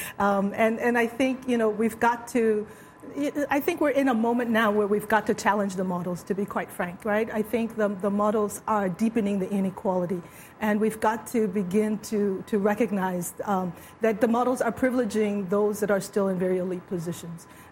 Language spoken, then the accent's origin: English; Liberia; You know, I'm from Liberia.